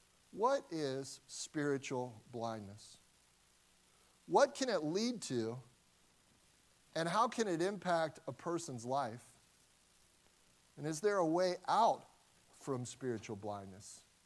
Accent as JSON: {"language": "English", "town": "Cincinnati", "region": "Ohio", "country": "United States", "tie": "born or raised there", "said": "And I grew up in Cincinnati, Ohio, so it wasn't a terribly far drive."}